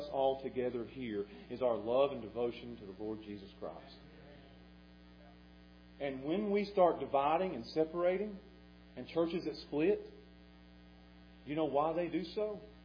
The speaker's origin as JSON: {"language": "English", "town": "Pound", "region": "Virginia", "country": "United States", "said": "I'm from Pound, you may be from somewhere else."}